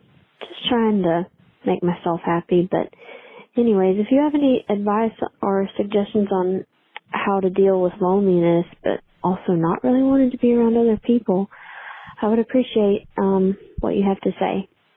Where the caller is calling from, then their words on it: Alabama, United States; I'm from Alabama. I'm currently a grad student